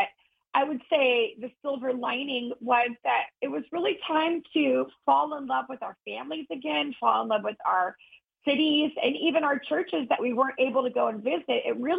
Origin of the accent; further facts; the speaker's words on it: South Lake Tahoe, California, United States; also born or lived in Los Angeles; I actually am born and raised in California. I was born in a place called South Lake Tahoe, which is a mountain ski town in the mountains over in Northern California. And then I went to high school